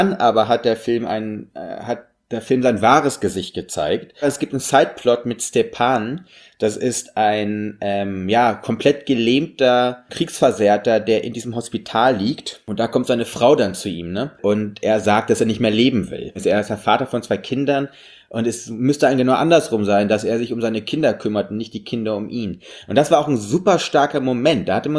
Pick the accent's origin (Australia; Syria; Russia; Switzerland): Russia; weil wir sind nun mal einfach groß geworden in dem Land und haben deshalb einfach Background-Wissen